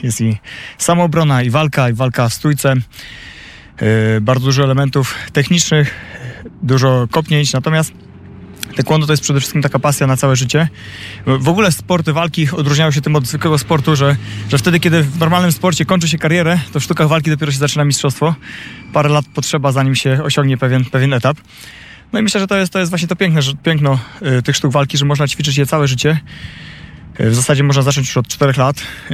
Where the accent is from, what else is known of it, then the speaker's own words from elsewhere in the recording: Dębica, Subcarpathian Voivodeship, Poland; also born or lived in Grocholice; urodziłem się w ogóle w Dębicy na Podkarpaciu. Tam się wychowałem. Później przeprowadzili się moi rodzice razem z całą moją rodziną do Grocholic, to jest województwo świętokrzyskie. Tam mieszkałem przez parę lat. No i ostatnie dwie dekady spędzam tutaj w Dębem.